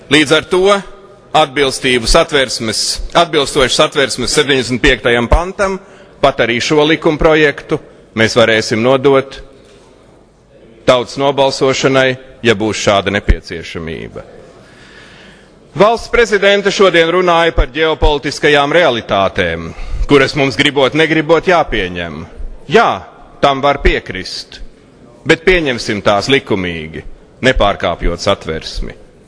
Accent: Latgale, Latvia; Rugātes kundze, es kā latgalietis ļoti lūdzu, nevelciet robežu garai viekstī.

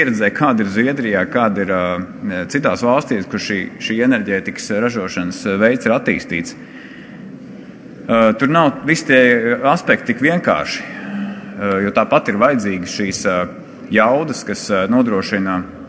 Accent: Riga, Latvia; es esmu rīdzinieks

